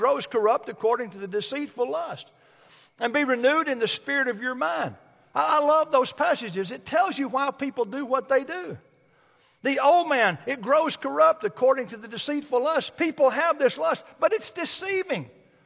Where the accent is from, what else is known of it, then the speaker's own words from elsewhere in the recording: Bald Knob, Arkansas, United States; he and my mother and my family and we grew up in Arkansas. So during the holidays, we would drive from Ball Knob, Arkansas, that big metropolis, to Evergreen, Alabama